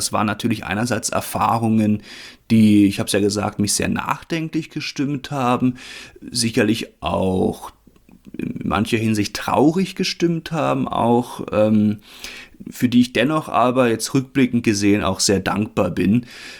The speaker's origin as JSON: {"language": "German", "region": "Berlin", "country": "Germany", "tie": "born or raised there", "said": "in Berlin natürlich, meiner Heimat."}